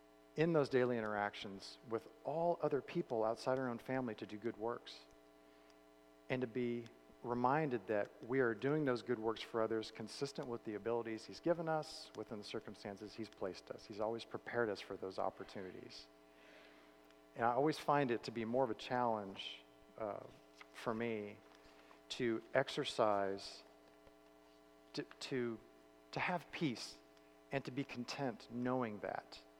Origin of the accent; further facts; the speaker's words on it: Florida, United States; So I'm originally from Central Florida, and there's a huge church there called First Baptist Church of Orlando.